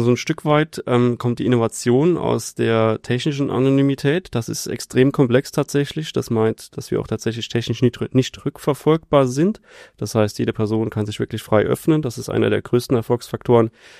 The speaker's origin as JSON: {"language": "German", "region": "Rhineland-Palatinate", "country": "Germany", "said": "Das mögen wir als Pfälzer ja besonders."}